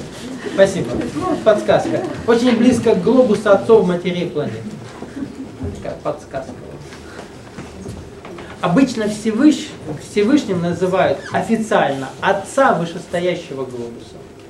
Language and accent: Russian; Nalchik, Kabardino-Balkaria, Russia; Вот я вырос в Нальчике, Кабардино-Балкарии, Кавказ. Школу там закончил.